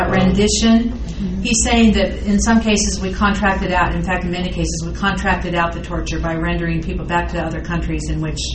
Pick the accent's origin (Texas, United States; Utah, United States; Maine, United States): Utah, United States; Well, I know that most of us are taught to be pretty good little obedient kids growing up in Utah